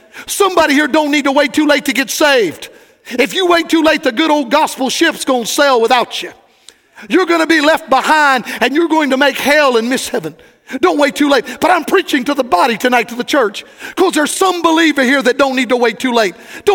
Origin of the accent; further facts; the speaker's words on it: Florida, United States; I was preaching in my home state of Florida.